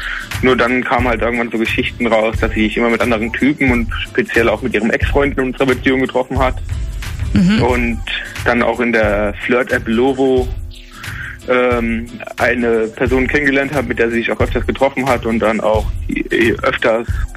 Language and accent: German; Hanau, Hesse, Germany; Ich komme aus Hanau, in der Nähe von Frankfurt.